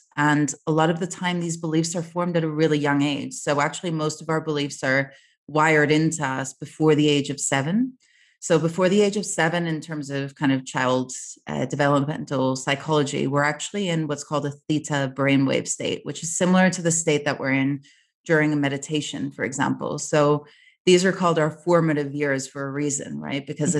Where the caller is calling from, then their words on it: Mexico City, Mexico; I'm dialing in from Mexico City.